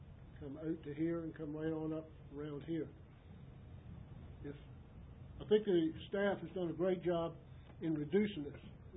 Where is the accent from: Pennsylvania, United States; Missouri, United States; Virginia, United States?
Virginia, United States; Deltaville; I'm from Deltaville.